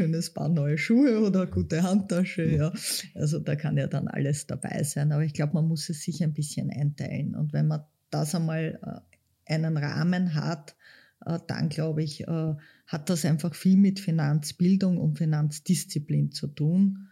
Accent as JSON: {"language": "German", "town": "Klosterneuburg", "region": "Lower Austria", "country": "Austria", "said": "Also ich bin aus Klosterneuburg"}